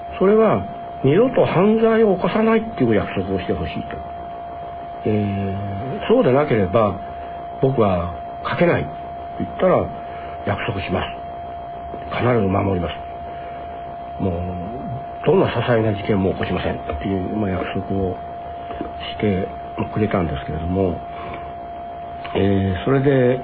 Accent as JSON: {"language": "Japanese", "region": "Fukuoka", "country": "Japan", "said": "僕も福岡の出身だから"}